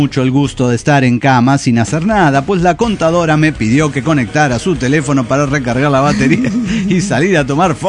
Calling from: Cochabamba, Bolivia; de Cochabamba, Bolivia.

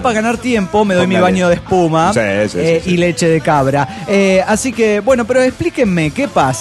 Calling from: Zihuatanejo, Guerrero, Mexico; Desde Siguantanejo, navecita

